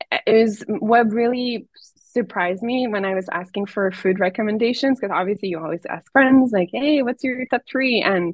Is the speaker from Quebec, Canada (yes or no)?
yes; Quebec, Canada; I'm from Quebec, and where I'm from, I'm not from Montreal. People assume I am, but I'm not. I'm from the, it's not northern because northern is really far, but it's as north, I don't know.